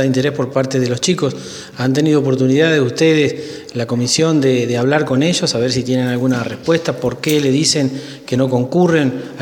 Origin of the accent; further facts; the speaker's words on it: Fernández, Santiago del Estero, Argentina; yo soy de Fernández, sabes bien vos, estoy transitando las calles todos los días